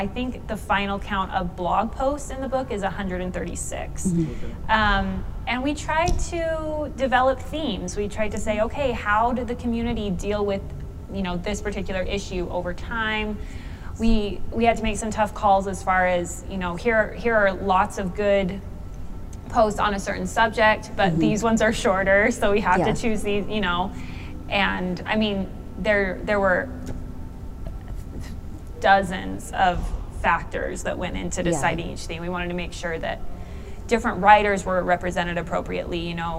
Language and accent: English; Utah, United States; I was born and raised in Utah and still live in Layton at this point.